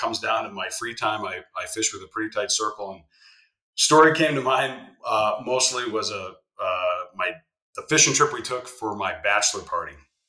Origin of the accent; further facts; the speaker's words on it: Kalispell, Montana, United States; I've got to live this kind of weird, awesome Tom Sawyer-esque life when I was growing up in Kalispell, always on the water, floating, fishing, riding my bike with a fishing rod and a pocket knife